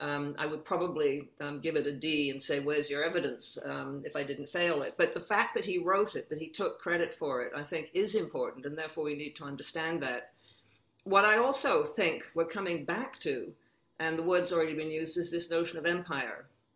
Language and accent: English; Canada; and that's as a Canadian